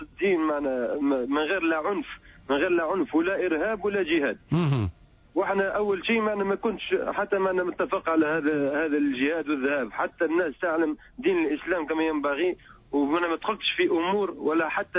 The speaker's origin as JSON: {"language": "Arabic", "region": "Monastir Governorate", "country": "Tunisia", "said": "أنا أصلي من من من من ولاية المنستير"}